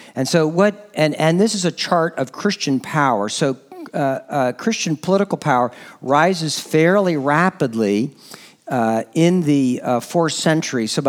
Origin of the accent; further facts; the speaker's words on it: California, United States; I grew up in Northern California, and my dad's family was from Gold Beach and Pistol River in Southwest Oregon.